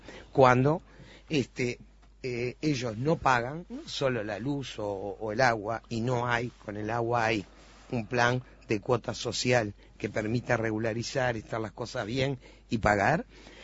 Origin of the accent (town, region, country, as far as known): Uruguay